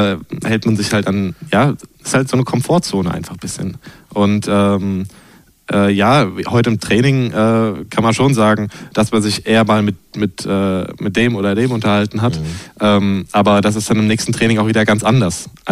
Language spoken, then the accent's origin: German; Mannheim, Baden-Württemberg, Germany; Ich komme aus Mannheim-Rheinau